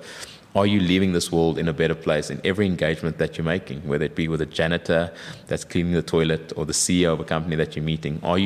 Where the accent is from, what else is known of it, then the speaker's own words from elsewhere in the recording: South Africa; As a South African, I'm exceptionally proud to have represented my country